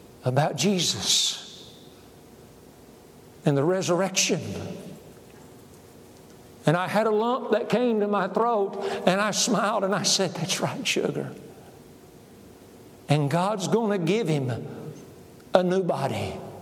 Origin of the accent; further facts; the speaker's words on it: Oklahoma, United States; You know, I'm from Oklahoma. I didn't know any better.